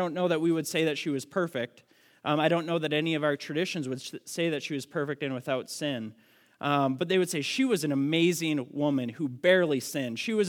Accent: Minnesota, United States; And I saw this all the time growing up in Minnesota.

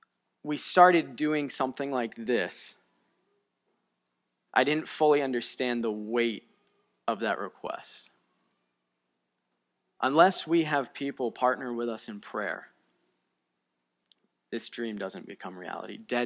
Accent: Northeast, United States; our family story, we grew up here. We grew up in the Northeast

